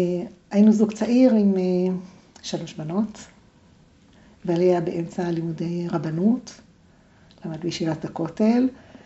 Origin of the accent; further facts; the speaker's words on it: Jerusalem, Jerusalem District, Israel; גדלתי בירושלים. עד גיל 10 גרנו במאה שערים.